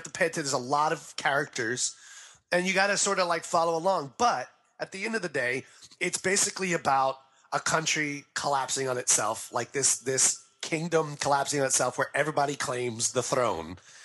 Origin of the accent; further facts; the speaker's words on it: the South, United States; even though I'm the one from the South and I'm just inherently racist.